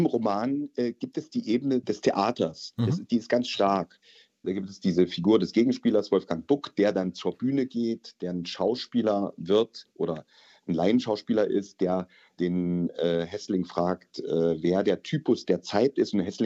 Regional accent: Thuringia, Germany; Also ich komme ja aus Thüringen zum Beispiel. Da ist auch meine ganze Familie und kenne ich einfach noch viele Menschen.

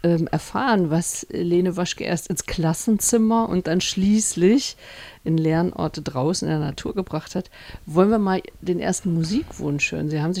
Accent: West Germany, Germany; habe ich sofort als Wessi gedacht

